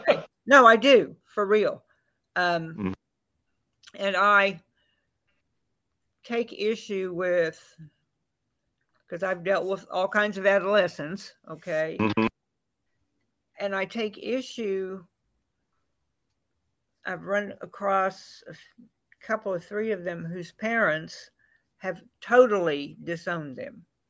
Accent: Tulsa, Oklahoma, United States; growing up in Tulsa

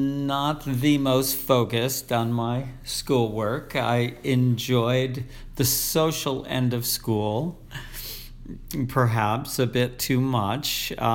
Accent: Pittsford, New York, United States; There were two high schools in the town I grew up in Pittsford.

